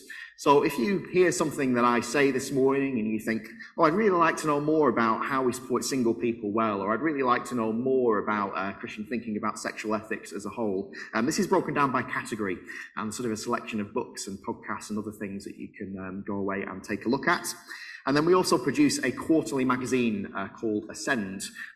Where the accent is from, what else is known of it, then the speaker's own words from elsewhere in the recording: Preston, North West England, United Kingdom; I come from Preston, so I've only driven an hour or so to get in this morning. I'm part of a Church of England church in Preston